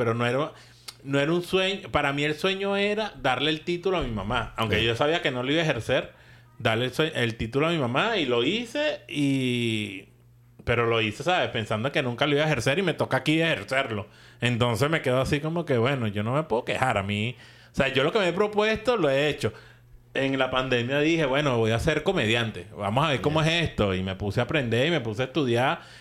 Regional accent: Venezuela; yo cuando era chamo en Venezuela, que jugaba fútbol sala

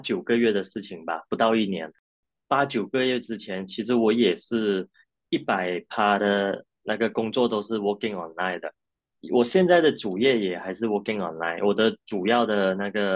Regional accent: Malaysia; now in Thailand; 然后加上这里的食物，其实跟我家乡马来西亚很像。

